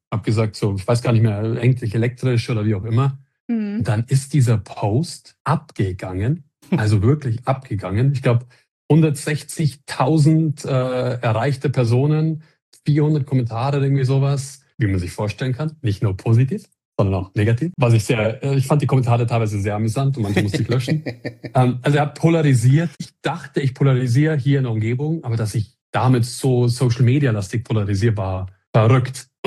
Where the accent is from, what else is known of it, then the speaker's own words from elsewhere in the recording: Landshut, Bavaria, Germany; Also ich bin aus Landshut, aus dem schönen Niederbayern.